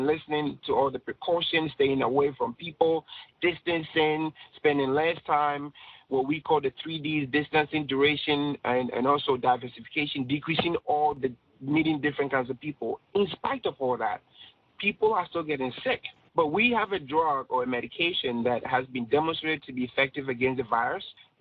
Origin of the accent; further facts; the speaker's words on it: Ghana; Obviously, being a Ghanaian, I was able to do that.